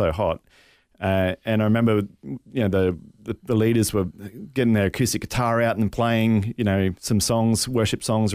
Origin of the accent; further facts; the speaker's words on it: Rockhampton, Queensland, Australia; So, I grew up in Rocky.